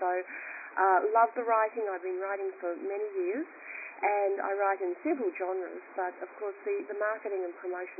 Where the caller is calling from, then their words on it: Vancouver, British Columbia, Canada; As I'm a fiction author, I'm calling from Vancouver